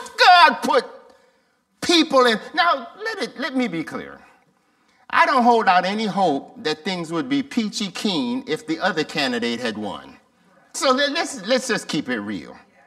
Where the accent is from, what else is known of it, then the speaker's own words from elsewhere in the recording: Jamaica; now in United States; I'm an immigrant. I came to this country from Jamaica. I am a naturalized citizen.